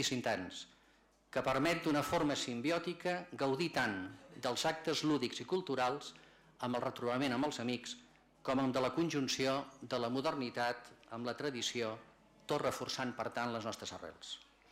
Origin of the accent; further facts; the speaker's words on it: L'Espluga de Francolí, Catalonia, Spain; per algú que està profundament orgullós de les seves arrels espluguines és quelcom que impregna i que incrementa a la vegada el meu deute d'agraïment amb el meu poble, amb l'Espluga.